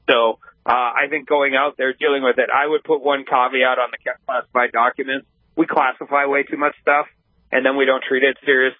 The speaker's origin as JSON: {"language": "English", "region": "North Dakota", "country": "United States", "said": "You know, we're all from North Dakota. We understand where he's at."}